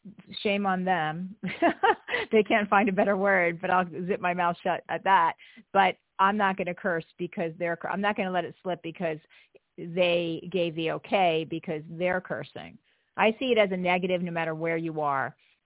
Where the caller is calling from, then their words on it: New Jersey, United States; from New Jersey.